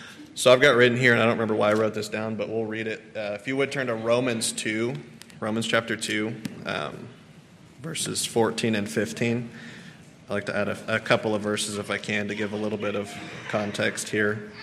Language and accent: English; Fayetteville, United States; born there; But we'll start with I was born in Fayetteville.